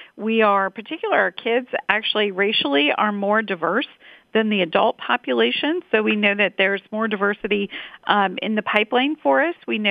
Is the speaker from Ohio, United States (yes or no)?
no; Indiana, United States; I grew up in Indiana, all, you know, day one, born and raised here, and we know that Indiana can be a fantastic place to be a kid.